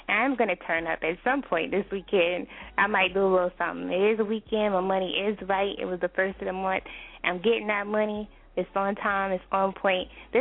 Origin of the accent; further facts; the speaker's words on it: Texas, United States; Rest in peace, everybody, because I'm from Texas.